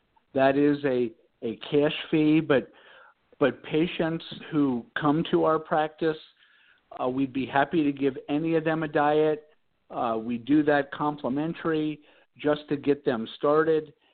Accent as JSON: {"language": "English", "town": "Cincinnati", "region": "Ohio", "country": "United States", "tie": "born or raised there", "said": "I'm born and raised in Cincinnati. For people who know Cincinnati, this is a big high school town."}